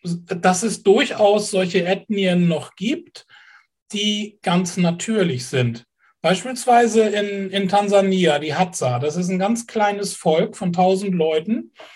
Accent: Kiel, Schleswig-Holstein, Germany; Ich bin Kieler

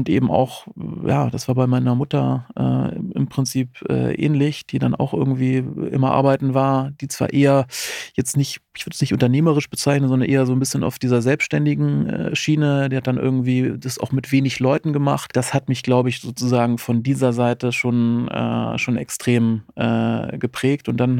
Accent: Baden-Württemberg, Germany; born there; Gebürtiger Schwabe, da bin ich erstmal extrem stolz drauf

